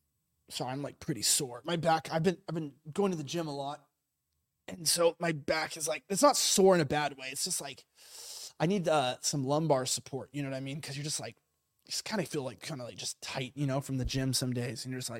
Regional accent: United States; I'm an American, so I speak weird too, even in America.

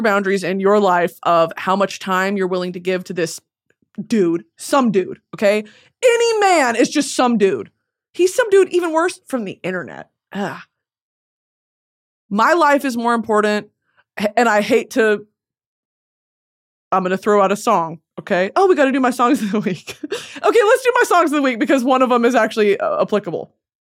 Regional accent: New England, United States; 'Cause I grew up in New England.

